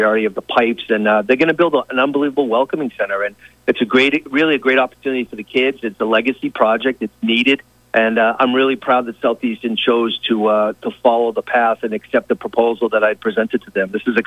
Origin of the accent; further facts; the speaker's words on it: Brockton, Massachusetts, United States; I grew up in Brockton, and as a kid, sometimes the summers there wasn't a lot to do, right?